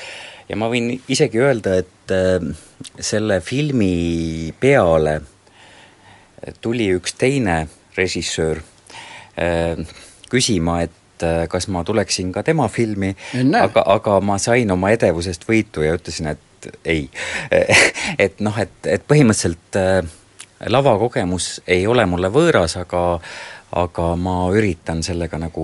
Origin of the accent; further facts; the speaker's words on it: Keila, Harju County, Estonia; kuna ma kasvasin Keilas, meil ei olnud sellist kooliteatri traditsiooni